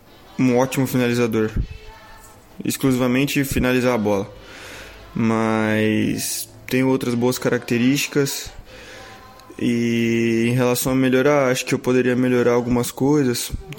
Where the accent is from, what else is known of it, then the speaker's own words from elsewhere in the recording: Italy; carbonara, italiano, né, já que eu sou italiano.